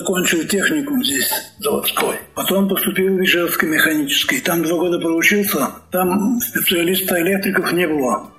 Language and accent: Russian; Kirov Oblast, Russia; Я сам уроженец Кировской области, туда я и в армию ходил, и пришел оттуда, и там женился.